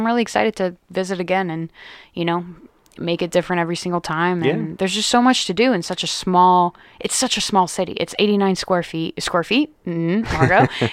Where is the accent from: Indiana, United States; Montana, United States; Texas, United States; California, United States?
California, United States; San Francisco; now in Pittsburgh, United States; people that I talk to in Pittsburgh now, you know, they'll, you know, when I meet them and I'm like, I'm from San Francisco, blah, blah, blah.